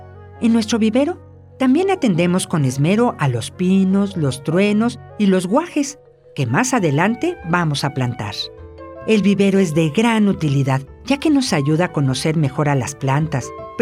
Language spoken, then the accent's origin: Spanish; San Pablo Etla, Oaxaca, Mexico; de San Pablo Etla.